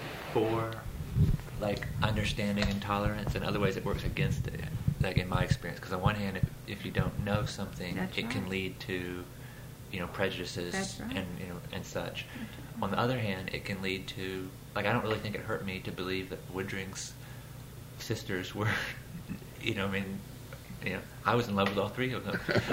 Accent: North Carolina, United States; where I grew up in Eastern North Carolina, you would have had no notion what the Jewish New Year was

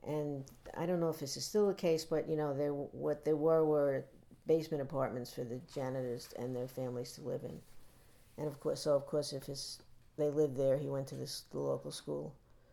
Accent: New York City, New York, United States; I grew up in Brooklyn, New York, which is the center of the universe, in my opinion. I grew up, about a mile from Sheepshead Bay

